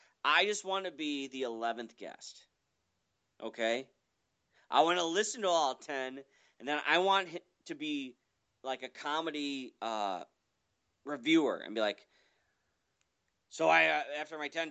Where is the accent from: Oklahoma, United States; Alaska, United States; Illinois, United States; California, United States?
Illinois, United States; Chicago; I'm from Chicago.